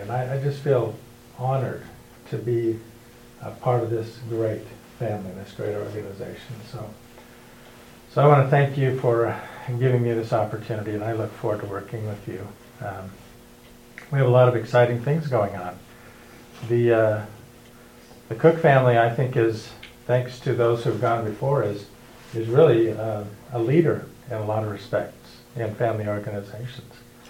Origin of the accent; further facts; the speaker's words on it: Montana, United States; But I grew up in Montana, and you know, we hadn't been to Utah very much